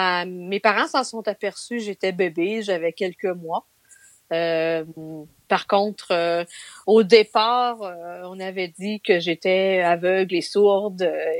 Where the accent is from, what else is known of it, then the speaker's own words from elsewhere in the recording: Fermont, Quebec, Canada; also born or lived in Shawinigan; je suis née là, mais je ne m'en souviens pas beaucoup parce qu'à l'âge de 2 ans, on est déménagé à Fermont, qui est vraiment dans le nord du Québec.